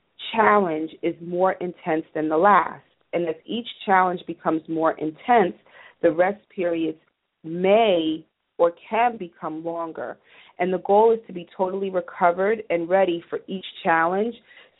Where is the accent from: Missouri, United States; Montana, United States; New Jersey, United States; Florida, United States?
New Jersey, United States; I'm from Jersey, so we are big house music fans